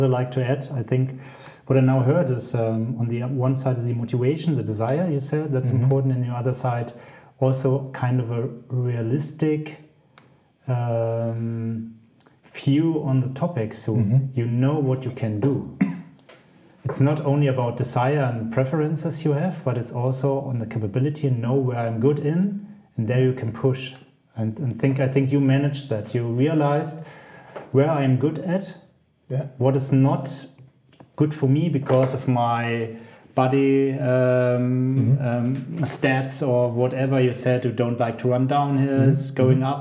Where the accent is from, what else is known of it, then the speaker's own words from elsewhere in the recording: Roth, Bavaria, Germany; My hometown area.